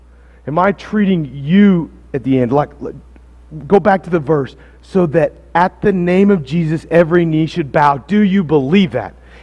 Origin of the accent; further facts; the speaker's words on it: Sulphur, Oklahoma, United States; Well, I'm from Sulphur. I consider it fancy. Maybe it's normal for you guys up here in Shawnee.